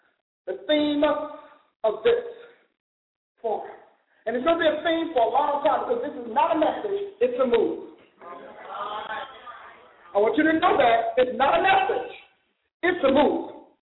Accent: Newark, New Jersey, United States; born there; I'm going to go back to my North roots. You know, I'm born from Newark, New Jersey.

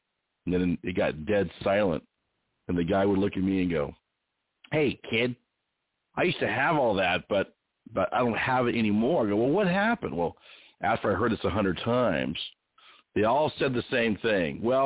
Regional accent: California, United States; now in Phoenix, United States; Now I live, of course, in Phoenix, Scottsdale. I was raised out there in California.

